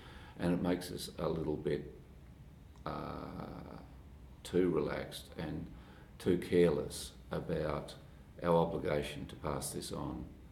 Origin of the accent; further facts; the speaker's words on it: Tasmania, Australia; In my home state of Tasmania, helping save the Franklin River has led to an extraordinary economic and employment outcome.